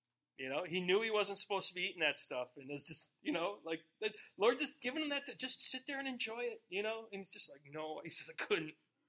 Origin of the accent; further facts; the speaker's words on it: Minnesota, United States; Because, you know, I grew up in Minnesota. Minnesota is 98% Christian.